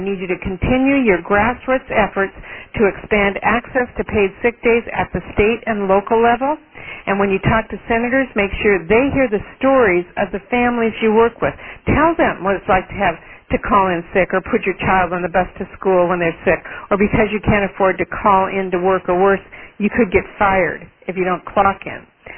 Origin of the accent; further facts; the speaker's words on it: Washington, United States; States and localities, including Tacoma and Seattle in my home state of Washington, have already adopted policies to provide paid sick days.